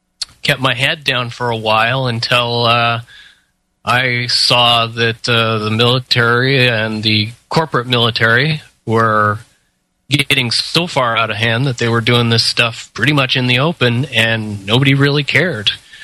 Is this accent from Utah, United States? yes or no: yes; Ogden, Utah, United States; I grew up in a town called Ogden, Utah. It's about 45 minutes north of Salt Lake City, if you know it on the map. And basically spent my entire life growing up there until I was 19.